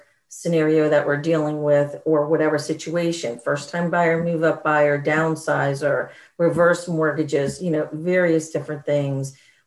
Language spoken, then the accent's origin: English; New Jersey, United States; I grew up in New Jersey. I lived in a household that was sarcastic about everything.